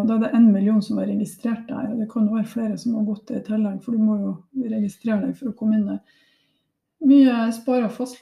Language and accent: Norwegian; Smøla, Møre og Romsdal, Norway; Vi er jo fra Smøla.